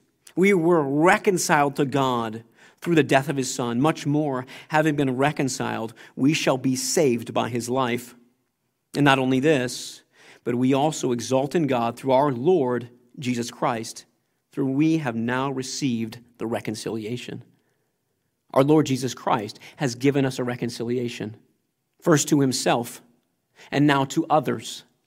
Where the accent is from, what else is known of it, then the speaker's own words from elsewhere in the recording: United States; I'm from America. My wife's from France.